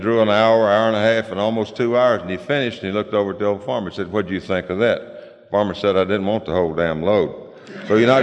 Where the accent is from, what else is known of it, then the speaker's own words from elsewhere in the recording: Aberdeen, Mississippi, United States; also born or lived in Oxford, Mississippi; I was born in Oxford, Mississippi. I was raised in a little town called Aberdeen, Mississippi, and ended up back in Oxford, Mississippi, close to 18 years later.